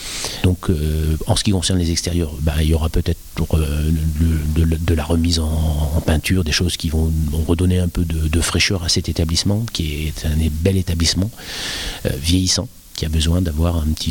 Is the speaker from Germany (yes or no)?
no; northern France, France; je viens d'arriver sur l'établissement et en l'occurrence aussi dans la région puisque je viens du nord de la France.